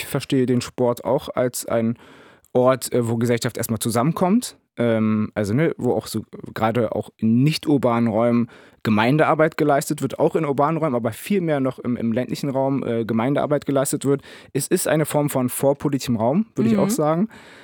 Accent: Berlin, Germany; Ich war in einem migrantischen Viertel, bin ich hier in Charlottenburg aufgewachsen, zwischen dem Schloss Charlottenburg und Lietzensee, direkt hier um die Ecke quasi.

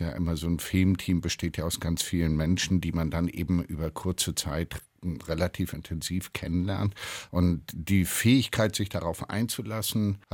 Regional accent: Germany; also born or lived in Friedberg / Ludwigsburg / Kiel / Fulda; ich bin nicht hier in Berlin aufgewachsen. Mein Vater wurde des Öfteren in Deutschland, innerhalb Deutschlands umstationiert und auch nach Amerika. Und wir sind dann natürlich immer mitgezogen. Also wir waren auch in Friedberg, in Ludwigsburg, in Kiel, in Fulda, in Heidelberg

